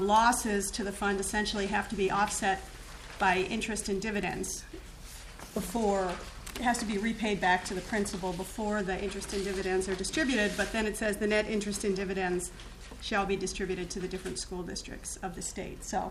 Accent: Gary, Indiana, United States; born there; now in St. Paul, United States; I was born in Gary, Indiana. … Sorry to be late. I live in St. Paul

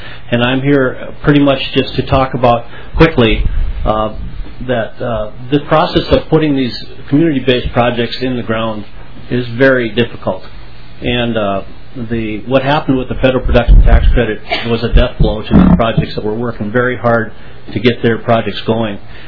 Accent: Pipestone, Minnesota, United States; I'm from Pipestone, Minnesota

